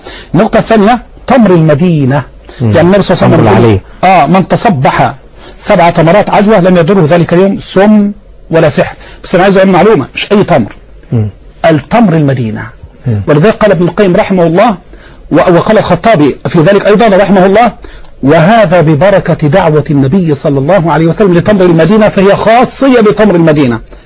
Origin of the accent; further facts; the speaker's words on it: Dim al-Shalt, Dakahlia, Egypt; الندوه السنويه غدا في قريتي في ديم الشلت مركز ديكنس ده قهليه